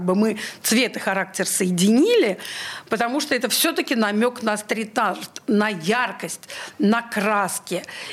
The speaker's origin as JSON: {"language": "Russian", "region": "Saint Petersburg", "country": "Russia", "said": "Да, я петербургский режиссер, я петербурженка, которая выросла на балете"}